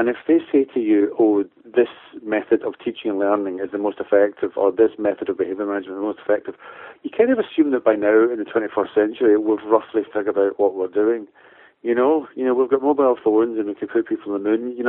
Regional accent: Glasgow, Scotland, United Kingdom; moved away as an adult; now in London, United Kingdom; I came down to London from Glasgow about 20 years ago

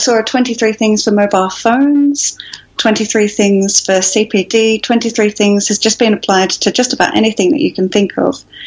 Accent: Australia; moved away as an adult; now in United Kingdom; So I'm actually from Australia, and I moved to the UK in 2008.

